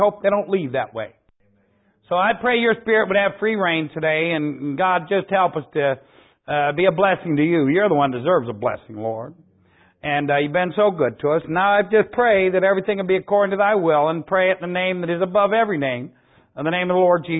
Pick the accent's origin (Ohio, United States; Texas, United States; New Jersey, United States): Ohio, United States; I'm an evangelist from Ohio.